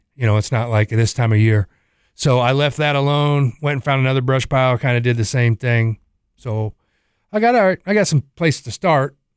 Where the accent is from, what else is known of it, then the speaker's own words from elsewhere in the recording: Alton, Illinois, United States; He was from Mount Vernon, Missouri. I was from Alton, Illinois.